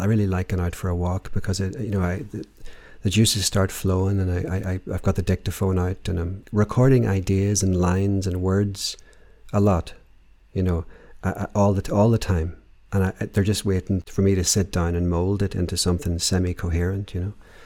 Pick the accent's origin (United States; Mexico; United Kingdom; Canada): United Kingdom; Downpatrick, Northern Ireland; shouldn't my kids be growing up in Downpatrick? You know, because I'm kind of reliving my old haunts.